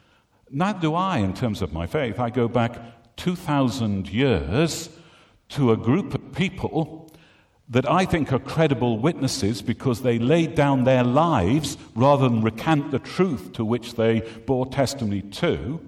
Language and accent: English; North East England, United Kingdom; I'm a Geordie bred and live in Northumberland